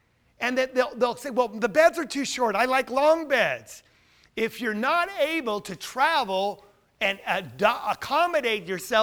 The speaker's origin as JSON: {"language": "English", "country": "United States", "said": "So I had to tell them United States."}